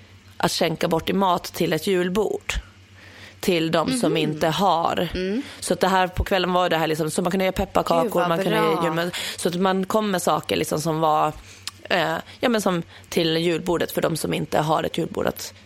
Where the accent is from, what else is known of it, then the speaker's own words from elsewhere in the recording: Åland, Finland; men det här var ju hemma på Åland.